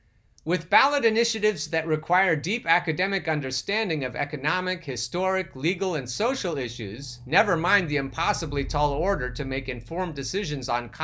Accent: United States; it's my duty as an American, an attorney, a business owner, a husband

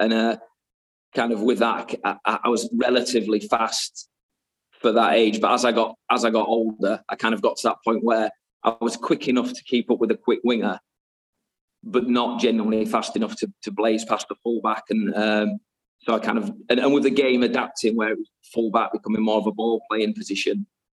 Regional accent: Hull, Yorkshire and the Humber, United Kingdom; Yeah, well, so growing up in Hull

